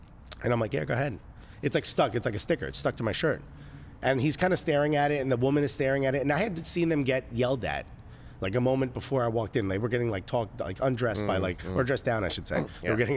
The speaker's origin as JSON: {"language": "English", "town": "Newark", "country": "United States", "tie": "born or raised there", "said": "I was like, dude, I grew up in Newark. I know an undercover when I see one."}